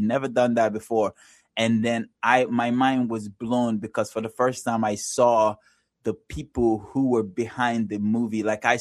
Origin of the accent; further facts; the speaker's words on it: Nigeria; I'm originally from Nigeria, and then I accidentally fell into filmmaking